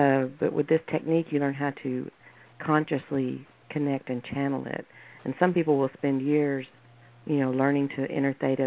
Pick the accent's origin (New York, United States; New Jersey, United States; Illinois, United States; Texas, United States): Texas, United States; I could make you guess from my accent, but it's too easy to tell that I'm from the great state of Texas. I live in Fort Worth